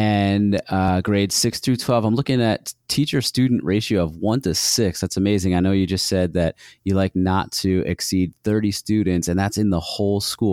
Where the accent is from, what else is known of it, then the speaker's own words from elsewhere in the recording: New York, United States; And our high school, we grew up in New York State.